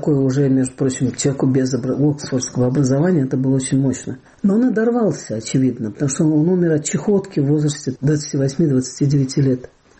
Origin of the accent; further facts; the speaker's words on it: Moscow, Russia; born there; В Москве в 45-м году.